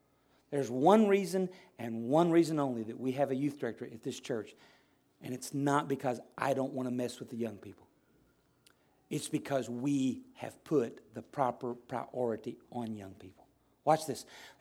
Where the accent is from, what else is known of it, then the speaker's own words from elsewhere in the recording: Arkansas, United States; Because when I'm from Arkansas, good spider's a dead spider.